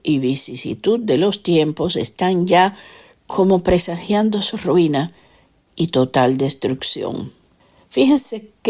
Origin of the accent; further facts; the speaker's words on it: Cuba; soy cubana